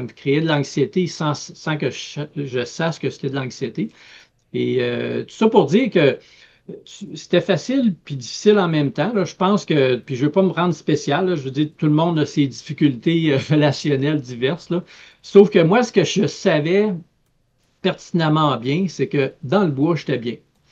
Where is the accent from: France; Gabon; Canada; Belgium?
Canada; Gagnon, Quebec; Alors, moi, ça m'en prenait pas plus pour avoir le goût de retourner dans mon coin de pays, puis d'aller découvrir ce secteur-là. Parce que quand j'étais plus jeune à Gagnon, ben je ne faisais que ça, là, aller en forêt.